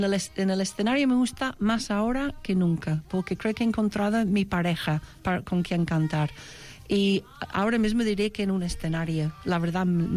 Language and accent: Spanish; Liverpool, North West England, United Kingdom; Spanish is a second language; also born or lived in London; Yo estaba creciendo en Liverpool y Londres y un poco punky, hay que decir, con mi moicano y todo.